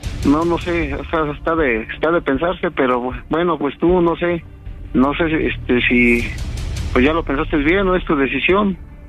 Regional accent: Mexico; Yo soy mexicano y pues sí, me estás ofendiendo.

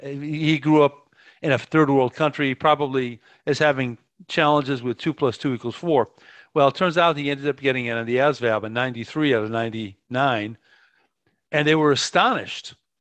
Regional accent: New York, United States; moved away as an adult; also born or lived in Florida; now in Peru; I'm an expat American. I'm from New York, but we lived in Florida a long, long time. Then I ended up becoming an expat. We moved to Peru.

